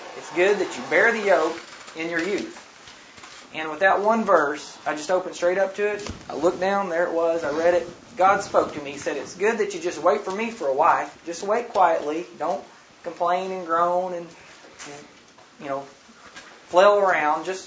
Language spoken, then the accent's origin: English; Arkansas, United States; we're from Northwest Arkansas